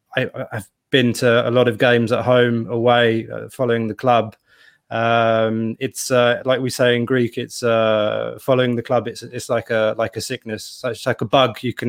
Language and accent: English; London, United Kingdom; moved away as an adult; now in Belgium; So actually, I'm a Londoner, but I was born in London and I grew up south of the river.